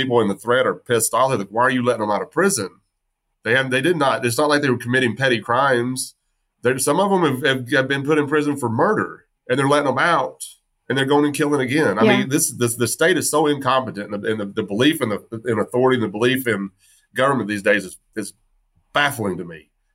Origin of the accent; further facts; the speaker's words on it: Texas, United States; which is wild because I grew up in West Texas and we were deep red.